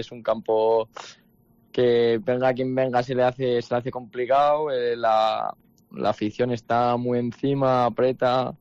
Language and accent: Spanish; Huesca, Aragon, Spain; Saben que soy de Huesca, de cerca